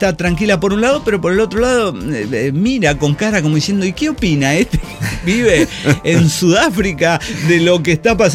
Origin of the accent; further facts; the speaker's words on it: Mexico; Mexicano, ¿no? Es que soy mexicano.